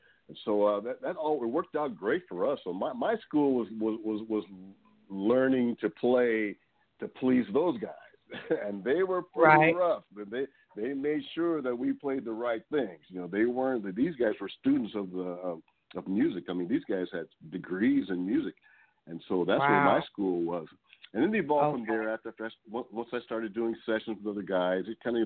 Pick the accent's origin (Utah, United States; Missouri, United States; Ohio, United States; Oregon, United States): Oregon, United States; Portland; Growing up in Portland, kind of an isolated area up there, radio stations predominantly played, rock and the pop stuff.